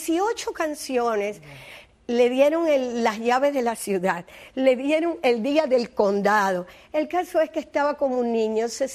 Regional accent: Cuba; pero como le gustaban los cubanos, le gustaba nuestra comida, como le gustaba nuestra manera de hablar.

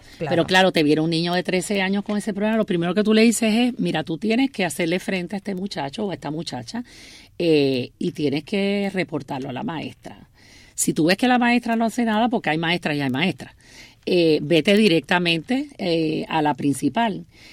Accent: Puerto Rico; como puertorriqueña me sentí con la necesidad de escribirlo

